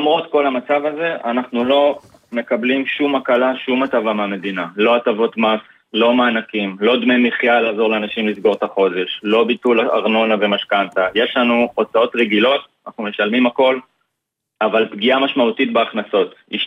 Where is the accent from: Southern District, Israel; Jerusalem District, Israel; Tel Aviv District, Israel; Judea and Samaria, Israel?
Southern District, Israel; Ashkelon; אני נולדתי וגדלתי באשקלון. אני מאוד אוהב את העיר שלי ואין שום מקום אחרי שהייתי רוצה לגור בו.